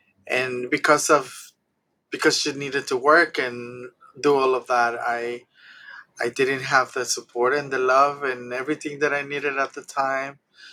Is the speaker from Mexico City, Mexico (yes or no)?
no; Guadalajara, Jalisco, Mexico; English is a second language; I come from humble beginnings. I was born and raised in Guadalajara, Mexico, by two young people who came from the outskirts of the city